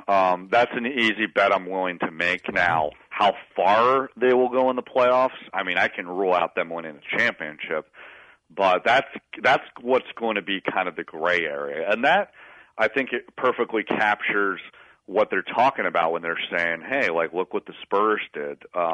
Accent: East Coast, United States; now in Bay Area, United States; Yeah, well, so my dad lives in Pennsylvania. I grew up out on the East Coast, so I got him some gifts.

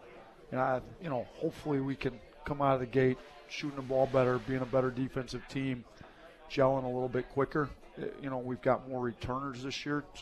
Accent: Wisconsin, United States; James, I'm a big Packer fan because I grew up in Wisconsin.

